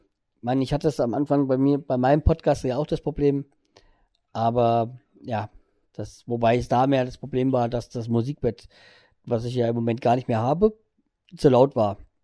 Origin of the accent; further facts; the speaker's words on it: Hesse, Germany; born there; ich bin gebürtiger Hesse, ich habe einen Sprachfehler